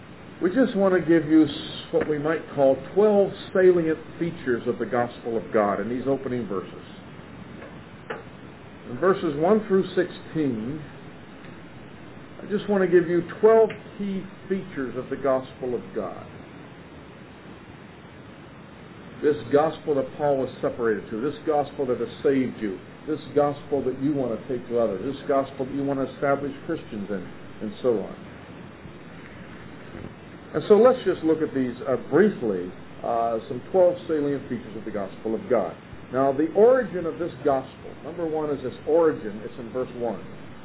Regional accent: Pittsburgh, Pennsylvania, United States; By the way, I grew up in Pittsburgh, that's all I'll say.

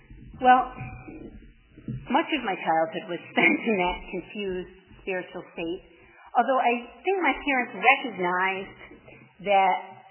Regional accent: Long Island, New York, United States; I was raised in Long Island, which my parents moved to Long Island when I was about 3.

